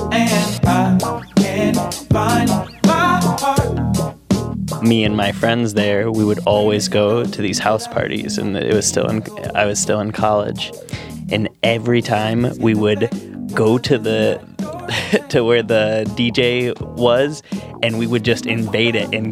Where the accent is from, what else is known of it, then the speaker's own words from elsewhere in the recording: Grand Rapids, Michigan, United States; I'm from Grand Rapids, Michigan, and my song is